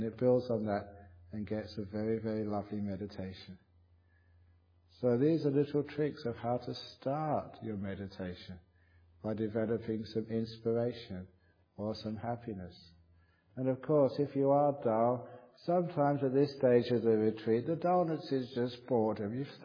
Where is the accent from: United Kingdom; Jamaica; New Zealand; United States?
United Kingdom; England; maybe it's because I'm English, because English, we're very, very respectful of eccentricity.